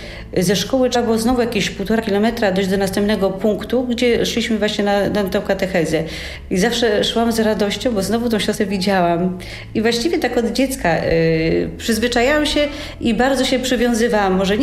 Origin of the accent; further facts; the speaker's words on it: Chechło, Łódź Voivodeship, Poland; ja wychowywałam się na wsi, niedaleko Pawianic w Chechle